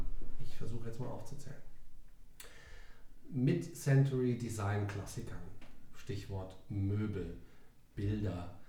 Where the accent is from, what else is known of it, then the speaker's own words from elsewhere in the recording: Rhineland-Palatinate, Germany; Ich bin an der Mosel aufgewachsen.